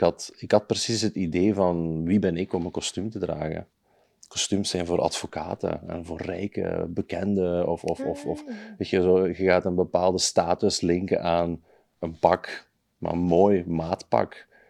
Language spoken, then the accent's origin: Dutch; Beringen, Limburg, Belgium; Ik kom uit Limburg, ja. Ik woon nog altijd in Beringen.